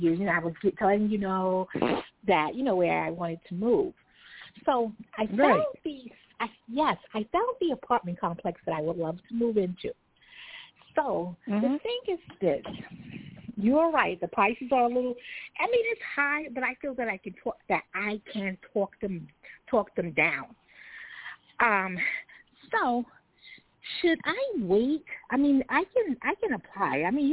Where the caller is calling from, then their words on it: New York, United States; From New York.